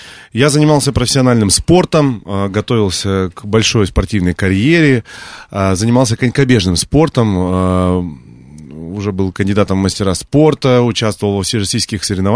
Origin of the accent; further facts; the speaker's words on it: Altai Krai, Russia; now in Moscow, Russia; А потом уже я переехал из Алтайского края в Москву